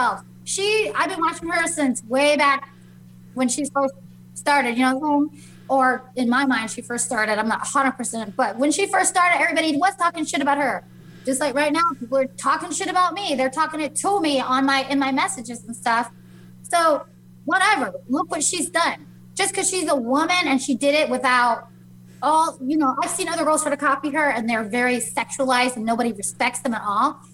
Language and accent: English; Las Vegas, Nevada, United States; Okay, so I'm from Vegas, right? People be out drinking and shit all the time and acting crazy.